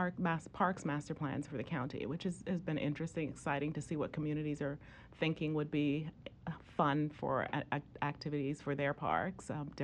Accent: Bahamas; now in United States; I grew up in the Bahamas

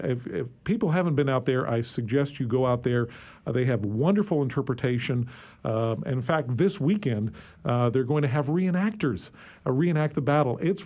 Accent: New England, United States; also born or lived in Midwest; And while I was born in the Midwest, grew up in New England, and have visited many of these sites

